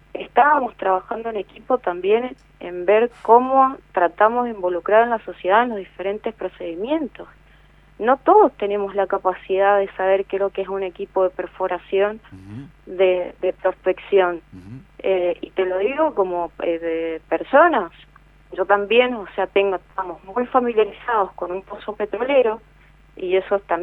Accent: Mendoza, Argentina; el valor del agua como mendocinos no lo tenemos tan instaurado

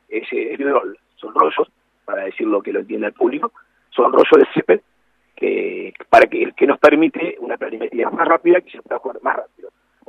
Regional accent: Buenos Aires, Argentina; now in Mendoza, Argentina; yo soy de Buenos Aires, pero bueno, el calor beneficia, obviamente, al sistema radicular.

